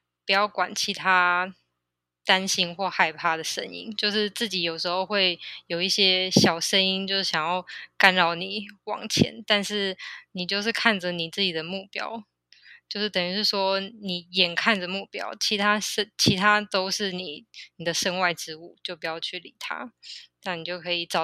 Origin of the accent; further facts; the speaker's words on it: Taiwan; 我们身为台湾人就是可以做一个就是属于台湾的泳装品牌